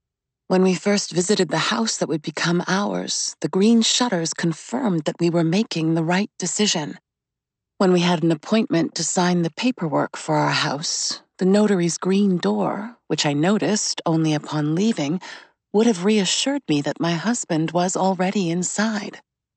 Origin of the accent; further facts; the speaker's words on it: Bourgogne-Franche-Comté, France; I grew up at number 52 on Rue Victor Bache, and I was born in Doubs, department 25.